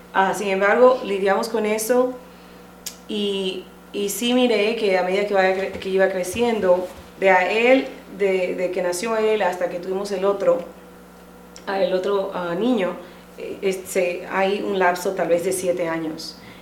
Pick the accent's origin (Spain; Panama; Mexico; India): Panama; now in Wenatchee, United States; vengo de Wenatchee, pero originalmente soy de Panamá